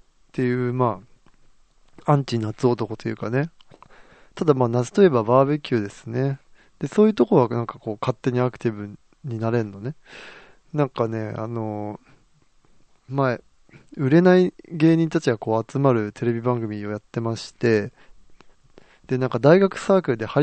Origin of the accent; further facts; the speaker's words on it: Niigata, Japan; うちの実家もつい最近はなんかね、大地震に見舞われたと思いきや、で今度はなんか洪水の恐れですとか言ってて、でも本当どうなってんだ新潟って感じで